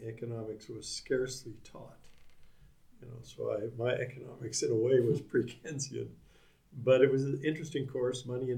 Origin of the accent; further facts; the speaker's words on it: Calgary, Alberta, Canada; I was born in Calgary, brought up in a family that had interests in agriculture, cattle.